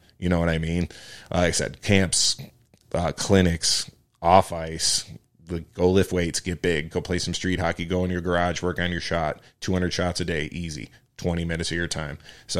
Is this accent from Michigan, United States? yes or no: no; Buffalo, New York, United States; When I grew up playing hockey in Buffalo, you know, my whole youth career